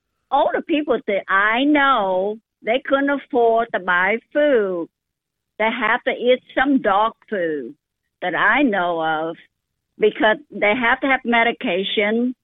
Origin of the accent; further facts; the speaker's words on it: Vietnam; English is a second language; now in United States; I am come from Vietnam. In 1974.